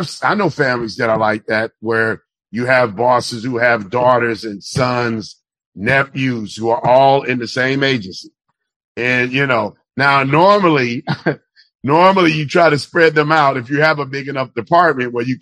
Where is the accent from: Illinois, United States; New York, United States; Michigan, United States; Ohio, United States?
Illinois, United States; Chicago; I was from Chicago, so they didn't know me, so they brought me in.